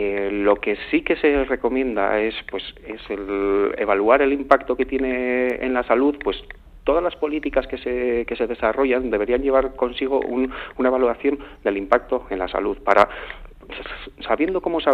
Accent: Vitoria-Gasteiz, Basque Country, Spain; Yo soy de Vitoria

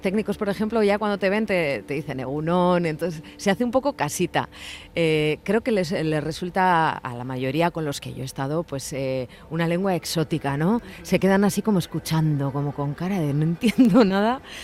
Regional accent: Basque Country, Spain; en caso de mi ama es navarra, hace mucho más tiempo, ¿no? Pero bueno, yo decido estudiar euskera porque soy de Euskal Herria, soy de aquí

